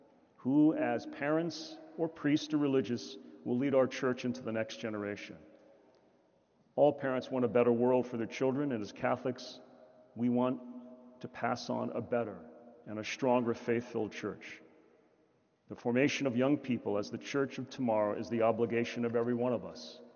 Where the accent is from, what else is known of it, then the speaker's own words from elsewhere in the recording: San Francisco, California, United States; I read recently that in my hometown of San Francisco, that 44 public schools will have name changes.